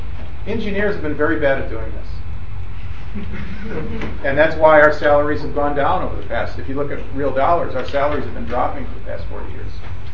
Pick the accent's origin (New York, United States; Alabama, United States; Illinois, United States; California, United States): Illinois, United States; Chicago; I grew up in Chicago where unions were really big.